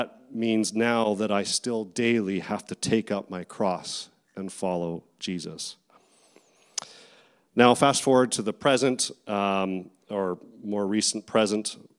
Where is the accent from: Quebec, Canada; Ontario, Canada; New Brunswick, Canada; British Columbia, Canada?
British Columbia, Canada; Abbotsford; I'm from Abbotsford.